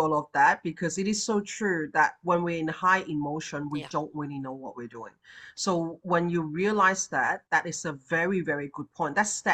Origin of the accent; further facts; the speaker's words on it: Hong Kong; I'm from Hong Kong, so we're very efficient people.